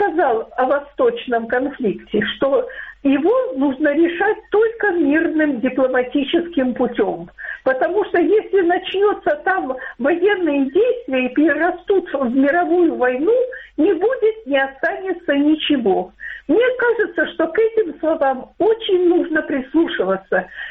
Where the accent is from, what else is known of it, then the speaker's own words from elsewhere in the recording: Dnipro, Dnipropetrovsk Oblast, Ukraine; Это Днепра